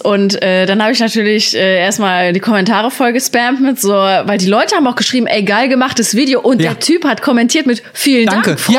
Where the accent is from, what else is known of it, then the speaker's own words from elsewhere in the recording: North Rhine-Westphalia, Germany; Ich komme ja auch aus dem Sauerland und da kommen ja mit die meisten Weihnachtsbäume, glaube ich, sogar her.